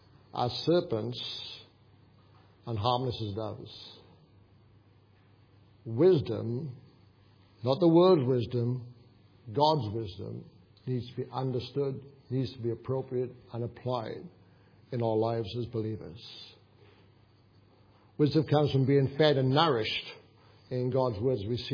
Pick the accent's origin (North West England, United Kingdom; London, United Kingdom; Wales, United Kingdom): Wales, United Kingdom; And yet my hometown, which is not far from where the Welsh Revival took place